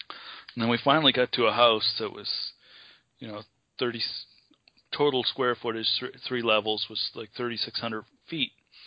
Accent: Nova Scotia, Canada; who knows why a person from Nova Scotia, as far away as I am from Tennessee and from that sort of life

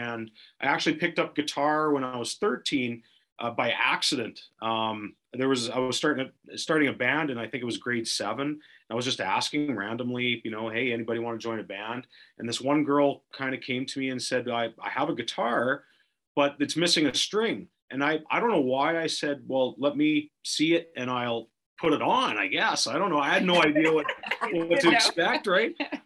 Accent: Saskatchewan, Canada; also born or lived in British Columbia; now in Okanagan, Canada; Like, we're from Saskatchewan originally, moved to BC, moved back to Saskatchewan because we had sick family, came back to Langley area, moved back to the Okanagan here.

